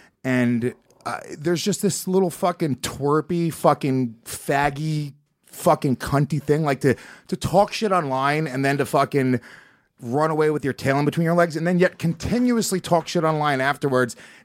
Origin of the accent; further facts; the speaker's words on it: Haverstraw, New York, United States; I grew up in Haverstraw, New York, which was all fucking poor Dominican and Puerto Rican kids.